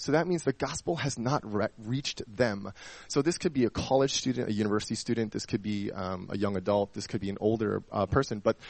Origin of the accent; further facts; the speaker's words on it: Philadelphia, Pennsylvania, United States; I'm from Philadelphia, so I might use Johns a few times.